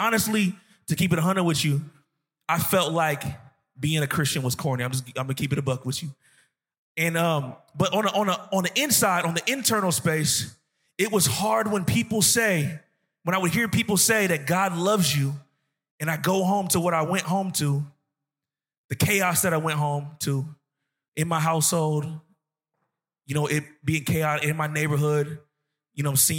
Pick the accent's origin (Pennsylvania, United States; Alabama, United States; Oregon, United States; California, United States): California, United States; Vallejo; I was from North Vallejo, from North Vallejo, California. Same neighborhood, same side of town as … … I grew up around a lot of negativity, exposed to a lot, drug dealing, cop killing, prostitution, a whole bunch of negativity.